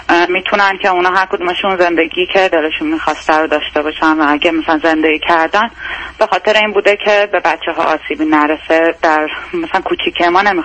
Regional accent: Iran; moved away as an adult; now in United States; من 29 سالمه، حدود 22 سالم که بود از ایران مهاجرت کردم آمریکا همراه مادرم و اونجا زندگی میکردیم

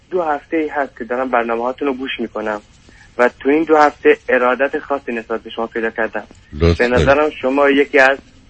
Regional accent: Kurdistan, Iran; born there; ما توی کردستان توی خانواده 7 نفری به دنیا آمدم. من فرزند وسط هستم

